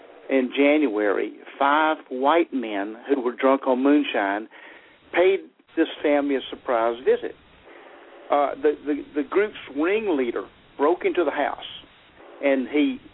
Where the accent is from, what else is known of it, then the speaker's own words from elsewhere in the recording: Kosciusko, Mississippi, United States; this all happened in 1950 in a remote part of central Mississippi near my hometown, and my hometown is called Kosciuszko, kind of an odd name for a central Mississippi town